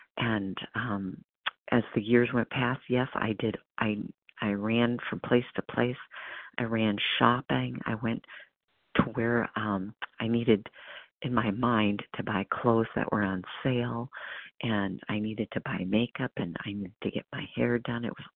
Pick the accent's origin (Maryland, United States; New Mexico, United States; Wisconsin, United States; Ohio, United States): Wisconsin, United States; And the last initial is N as in Nancy, and I'm from Wisconsin.